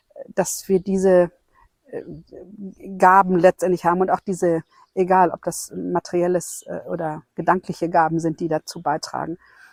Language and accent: German; North Rhine-Westphalia, Germany; born there; Der hat mir ja schon mal den Grund gegeben, dass ich hierher ziehe, denn ich komme gebürtig ja aus Nordrhein-Westfalen. Das ist ja schon sehr weit weg.